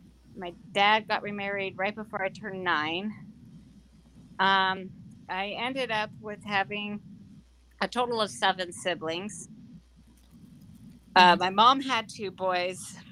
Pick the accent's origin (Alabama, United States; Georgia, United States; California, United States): California, United States; also born or lived in Canoga Park; No, I was born in Canoga Park, California. I grew up mostly in San Fernando and Santa Clarita Valleys, a lot in apartments and mobile homes, because when I was really young, my parents got divorced.